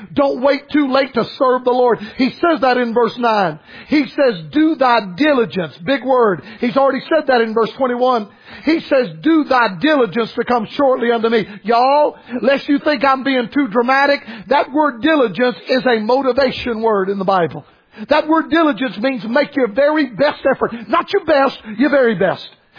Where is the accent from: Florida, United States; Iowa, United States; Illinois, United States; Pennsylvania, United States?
Florida, United States; I preach less in my home state of Florida than any state.